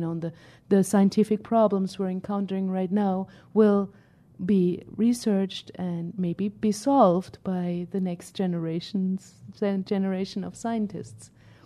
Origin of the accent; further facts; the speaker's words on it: Germany; I grew up in Germany. And many Germans, they go down to the Mediterranean, to Spain in summer because they like the sun. And we don't get too much sun in northern Germany.